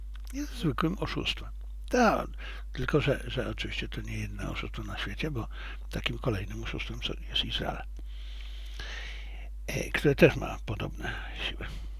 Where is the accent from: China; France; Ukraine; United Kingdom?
China; z jednej strony jako Chińczyk jest dla mnie oczywiste